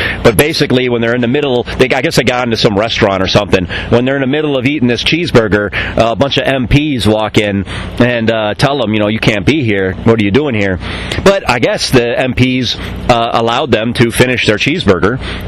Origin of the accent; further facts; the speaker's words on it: United States; even though I'm from the United States and our vessel is registered in the United States, I cannot enter this base.